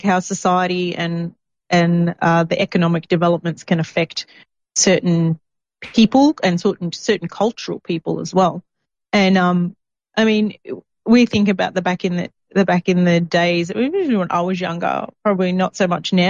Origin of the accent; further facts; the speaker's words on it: Australia; Like my mother, she's dark, she's Malaysian. My father is basically white, he's Italian, but we're all Australian.